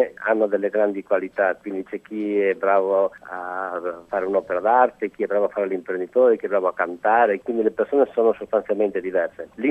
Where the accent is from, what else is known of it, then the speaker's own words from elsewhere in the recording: Brugine, Veneto, Italy; io sono nato in un paese semplice, a Bruggine, in provincia di Padova, nord-est, quindi un piccolo paese rurale. Mia famiglia avevamo una fattoria, anche una bella fattoria